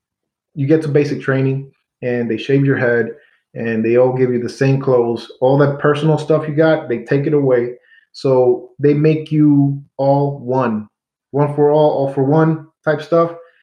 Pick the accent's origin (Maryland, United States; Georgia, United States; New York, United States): New York, United States; New York City; because growing up in New York City, the white people that you do see really are like Albanian or Polish or something like that.